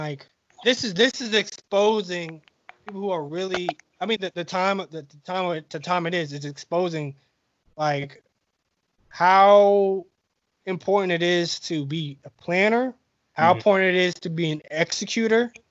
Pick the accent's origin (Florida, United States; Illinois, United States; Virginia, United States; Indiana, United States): Florida, United States; Tallahassee; I'm like, look, I'm from Tallahassee. I go to summer school here.